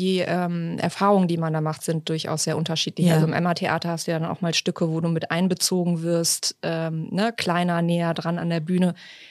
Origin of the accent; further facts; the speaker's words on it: Hamburg, Germany; als Hamburgerin.